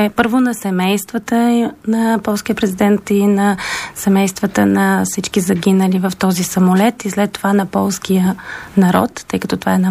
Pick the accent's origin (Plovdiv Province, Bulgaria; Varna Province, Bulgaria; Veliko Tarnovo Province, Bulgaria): Plovdiv Province, Bulgaria; Karlovo; born there; also born or lived in Sopot; Да, действително, горда съм, че съм родена в сърцето на България, там където българщината никога не е преставала да бъде. В Карлово съм родена, но съм живяла в Сопот, който пък е градът на Вазов.